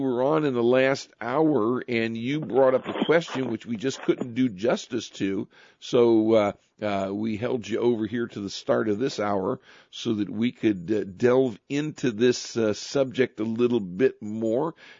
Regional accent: Richfield, Ohio, United States; When I was a kid growing up in Richfield, Ohio, you never saw deer.

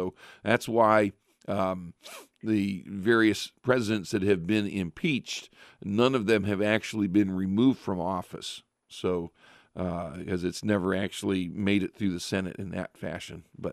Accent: Ohio, United States; partly because he's from Ohio. I'm from Ohio. That's part of it right there.

